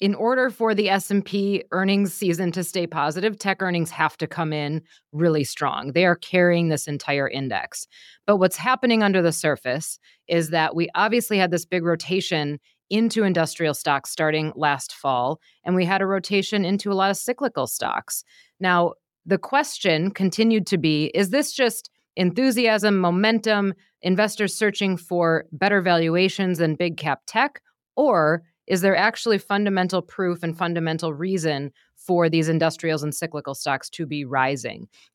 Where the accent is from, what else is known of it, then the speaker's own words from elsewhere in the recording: Midwest, United States; I mean, I'm from the Midwest, you know, I'm no stranger to a tractor.